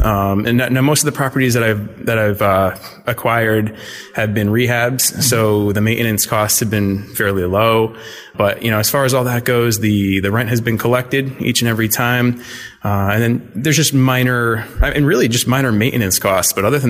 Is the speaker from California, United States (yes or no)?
no; Shelton, Connecticut, United States; I'm from Shelton, Connecticut.